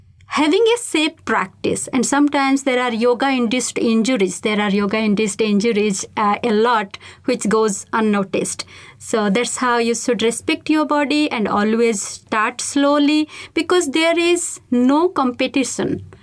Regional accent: India; So I come from India.

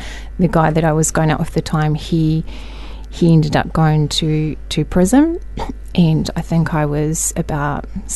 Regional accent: Christchurch, Canterbury, New Zealand; Yes, definitely from Christchurch. Have lived here majority of my life. My childhood, I'm part Māori, part Irish, and I grew up in Hampshire Street, Aranui

